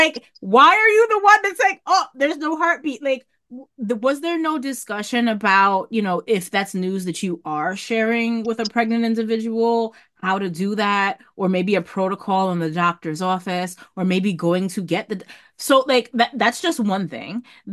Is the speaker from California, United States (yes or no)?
no; New York City, New York, United States; I grew up in New York City